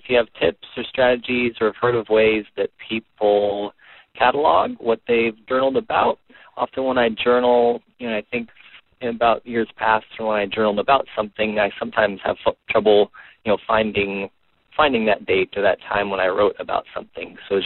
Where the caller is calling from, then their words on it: Turlock, California, United States; I'm calling from Turlock, California.